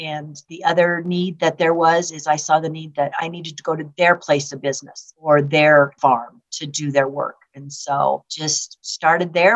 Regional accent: Fort Morgan, Colorado, United States; My husband and I are originally from Fort Morgan.

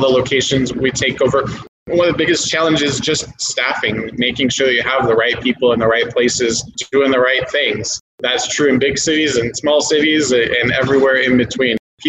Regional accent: Denver, Colorado, United States; also born or lived in Wyoming; I grew up in Colorado. I was originally born in Wyoming, but grew up in the Denver area and been in Colorado most of my life.

